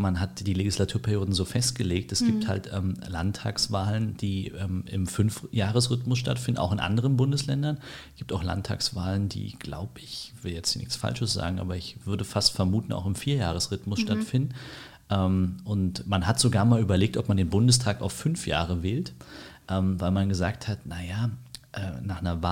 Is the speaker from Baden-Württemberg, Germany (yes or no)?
no; Berlin, Germany; obwohl ich im Ostteil der Stadt aufgewachsen bin. Mittlerweile in Steglitz-Zehlendorf lebe, aber meine Kindheit habe ich in Marzahn-Hellersdorf verbracht und habe auch meine Schullaufbahn in Berlin absolviert